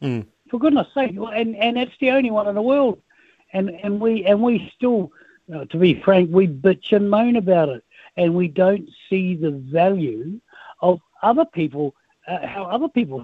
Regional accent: New Zealand; I said, "I'm from New Zealand."

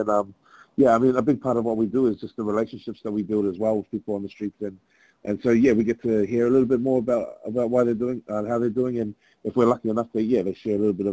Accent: Auckland, New Zealand; Well, I'm actually up from Rewa, or like from South Auckland

